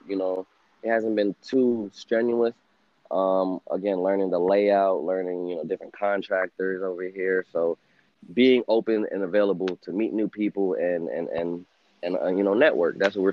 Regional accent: Jamaica; also born or lived in New York / Florida; And we had similar backgrounds and similar stories, being both Jamaican, having lived in New York and lived in Florida as well.

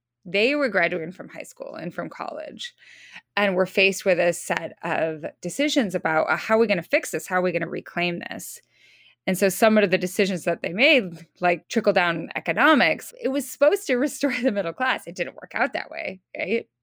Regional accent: Idaho, United States; I'm at the very end of the official age spectrum. And the combination of that and growing up in North Idaho

